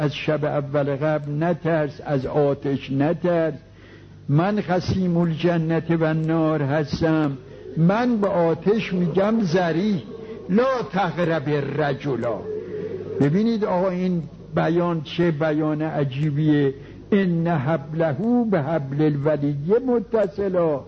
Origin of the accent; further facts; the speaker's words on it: Tehran, Tehran Province, Iran; گفتم ما اهل تهران هستیم.